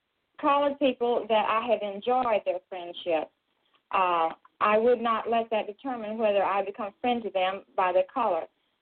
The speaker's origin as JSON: {"language": "English", "region": "Kentucky", "country": "United States", "said": "I come from Kentucky."}